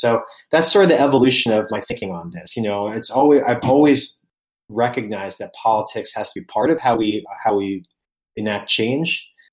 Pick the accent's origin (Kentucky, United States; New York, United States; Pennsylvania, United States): New York, United States; New York City; I grew up in Rudy Giuliani's New York in the 1990s, which I know you remember.